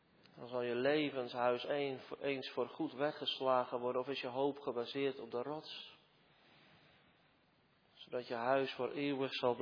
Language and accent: Dutch; Genemuiden, Overijssel, Netherlands; ik kom zelf uit Genemuiden oorspronkelijk. We zijn allemaal kerkelijk opgevoed.